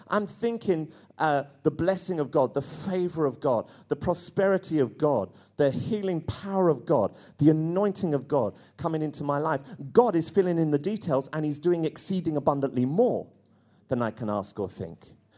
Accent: London, United Kingdom; That's one great thing about growing up in London N15.

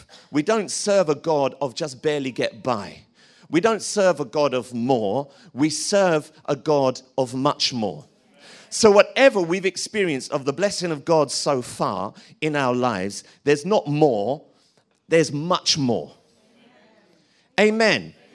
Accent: Tottenham, London, United Kingdom; And growing up in Tottenham, you know, there were certain guys

